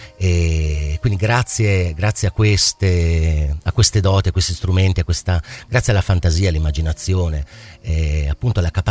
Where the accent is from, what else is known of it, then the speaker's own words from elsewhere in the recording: Parma, Emilia-Romagna, Italy; also born or lived in Turin; Sono nato a Torino, però appunto preso da Parma, i parmigiani, quando ero piccolo, e formato soprattutto qui a Parma